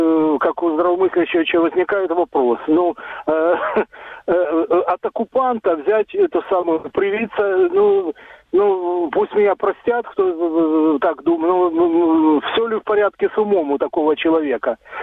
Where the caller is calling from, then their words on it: Dnipro, Dnipropetrovsk Oblast, Ukraine; Добрый вечер … город Днепр.